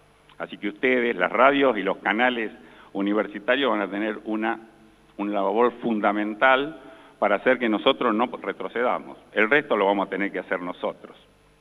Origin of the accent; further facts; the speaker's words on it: Santa Fe, Argentina; Yo vengo del sur de Santa Fe